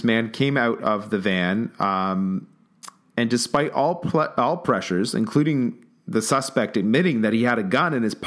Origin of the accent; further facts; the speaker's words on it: Toronto, Ontario, Canada; I lived in Toronto for the past 10 years before moving out here to the West Coast.